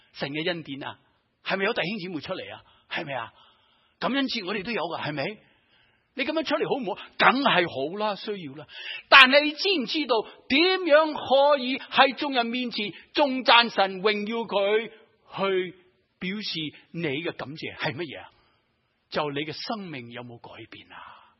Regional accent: Hong Kong; 我哋啲香港长大嘅系嘛，英文唔系母语

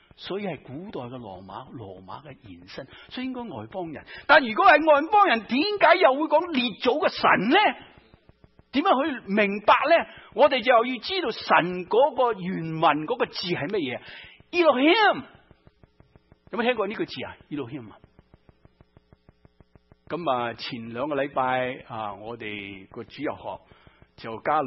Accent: Guangdong, China; 即是我们广东人讲得俗一点

